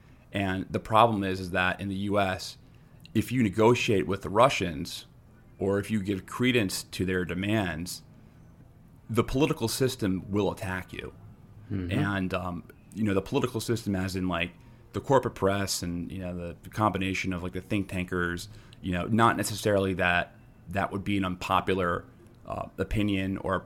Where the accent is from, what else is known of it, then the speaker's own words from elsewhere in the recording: United States; As an American who lives in a major city, I would hate that.